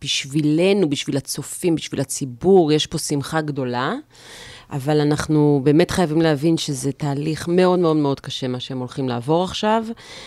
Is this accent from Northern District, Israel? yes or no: no; Haifa, Haifa District, Israel; אני כילדת העיר גדלתי בחיפה.